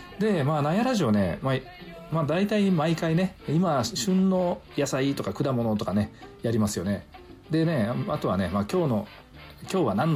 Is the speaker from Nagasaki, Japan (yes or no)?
yes; Unzen, Nagasaki, Japan; 私の出身ね雲仙市ね、雲仙市はね雲仙の仁田峠っていうところがね